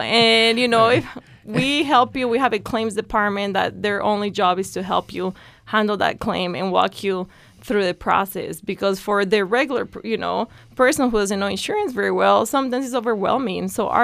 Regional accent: Colombia; Yeah, so I came from Colombia. I played golf at the University of Arizona.

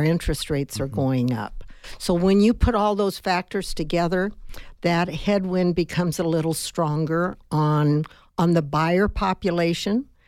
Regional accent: Tucson, Arizona, United States; since I was a little girl growing up in Tucson, and that's many, many years.

